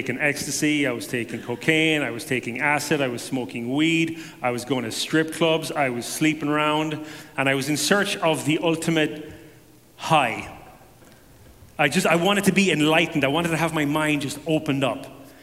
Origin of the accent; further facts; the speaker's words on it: Ireland; I grew up in Ireland in a heavily Catholic family.